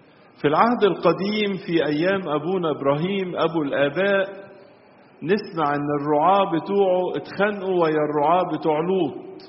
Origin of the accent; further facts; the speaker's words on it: Egypt; نستخدمها كلنا كمصريين